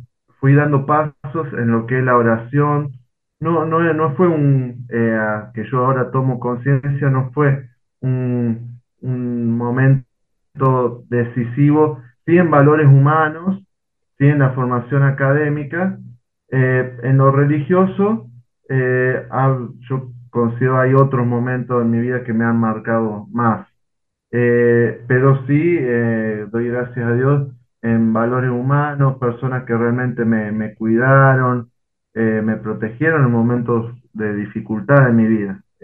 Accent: Marcos Juárez, Córdoba, Argentina; yo soy de la ciudad de Marco Juárez, de la provincia de Córdoba, en Argentina. Tengo 33 años, soy de una familia de ahí de Marco Juárez

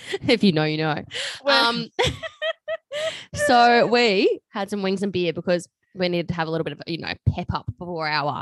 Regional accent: New Zealand; accent: Kiwi; Like I'm a Kiwi accent back.

